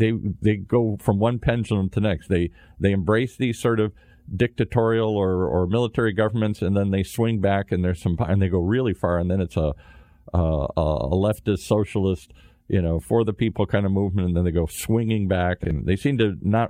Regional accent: Midwest, United States; now in California, United States; I live in California. I grew up in the Midwest

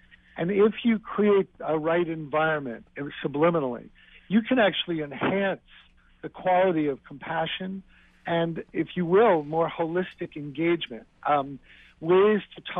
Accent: New York, United States; I grew up in New York in a dysfunctional, loving family, but needed space for myself.

